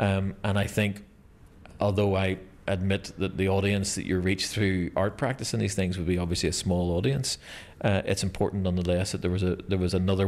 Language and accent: English; Belfast, Northern Ireland, United Kingdom; I grew up in Ballysillan, so this is the local park. It's the park we'd have went to as children.